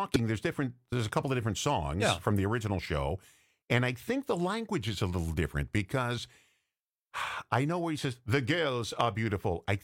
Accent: New York City, New York, United States; I grew up in New York City, so I went to a million Broadway shows.

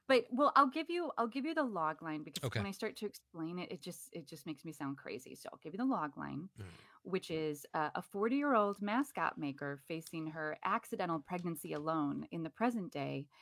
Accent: Midwest, United States; You know, as a Midwesterner, I was like, stop, Paul Rubens.

